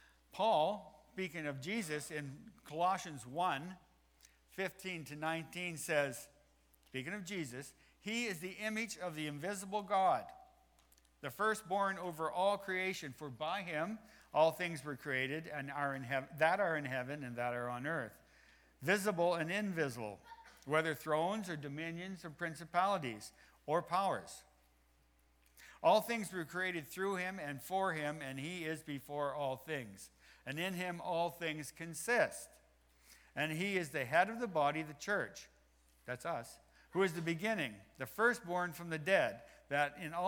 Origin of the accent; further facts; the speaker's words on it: East Coast, United States; I grew up in the East Coast.